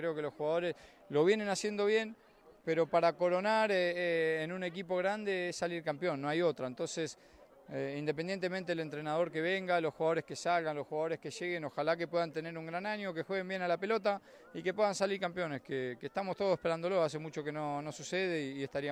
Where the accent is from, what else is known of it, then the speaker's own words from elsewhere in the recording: Argentina; now in Chile; Yo se la traspasé a mis hijos, sí, siendo argentino, no siendo del país.